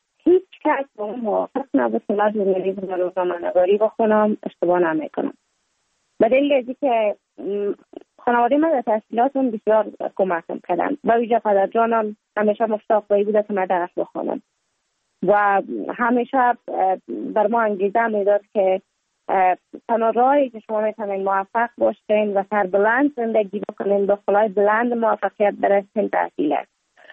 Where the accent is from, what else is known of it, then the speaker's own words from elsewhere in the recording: Kabul, Afghanistan; also born or lived in Mazar-i-Sharif, Afghanistan; بعد از تولد ما تا 5 سالگی ما در مزار بودیم، بعد نقل کابل شدیم